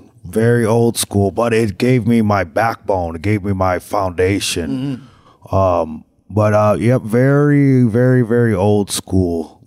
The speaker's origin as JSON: {"language": "English", "region": "Connecticut", "country": "United States", "moved": "yes", "lives_now": "Atlanta, United States", "said": "No, I'm originally from Connecticut."}